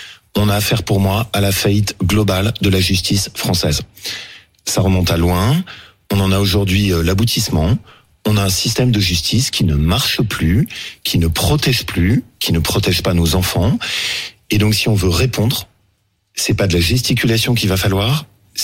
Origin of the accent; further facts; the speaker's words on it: Le Chambon-sur-Lignon, Auvergne-Rhône-Alpes, France; chez moi en Haute-Loire, au Chambon-sur-Lignon.